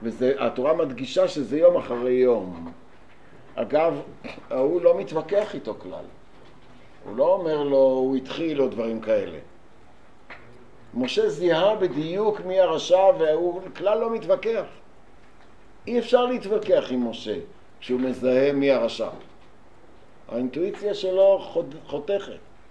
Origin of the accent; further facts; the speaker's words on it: Haifa, Haifa District, Israel; בית הכנסת באחוזה שבו גדלתי בחיפה